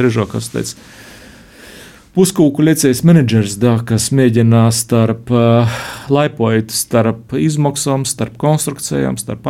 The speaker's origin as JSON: {"language": "Latvian", "region": "Latgale", "country": "Latvia", "said": "Es esmu Latgalis, nu, tā kā gribētu būt patriots, da."}